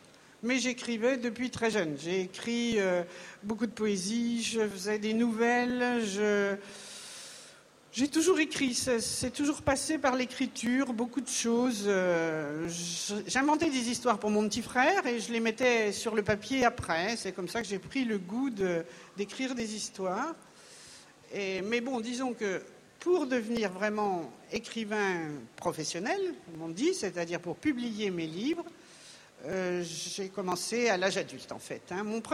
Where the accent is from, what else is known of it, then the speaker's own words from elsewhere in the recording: Meursault, Bourgogne-Franche-Comté, France; born there; now in Beaujolais, France; bien que je sois une fille des vignes, hein, je suis née à Meursault et j'habite dans le Beaujolais.